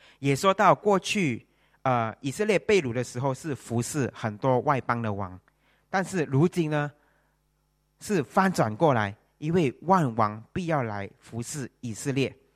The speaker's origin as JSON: {"language": "Chinese", "country": "Malaysia", "said": "我一个马来西亚人要留在这边"}